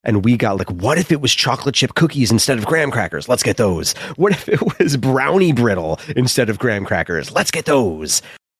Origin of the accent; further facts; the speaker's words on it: United States; I'm not a European. I'm not a second class citizen. I'm an American.